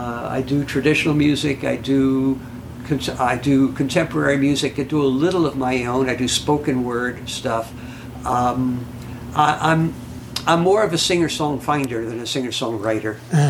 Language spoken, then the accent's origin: English; New York City, New York, United States; Grew up in New York City.